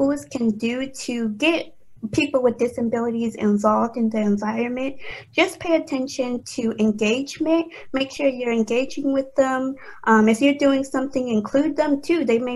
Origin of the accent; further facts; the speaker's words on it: Maryland, United States; I'm from Baltimore County and I live with my family.